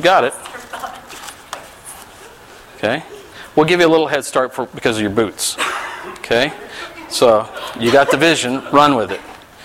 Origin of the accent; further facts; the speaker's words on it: the South, United States; See, I'm from the South, so that's the way we say it. Poor folks.